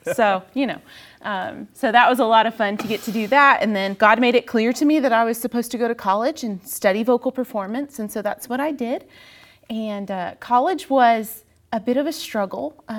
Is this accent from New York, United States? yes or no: no; Dayton, Ohio, United States; also born or lived in Orlando, Florida; I was born in Orlando, Florida, into a wonderful Christian home. I have wonderful parents. I have three older brothers, so I've got my own little security squad around me. It's great. But we moved to Dayton, Ohio shortly after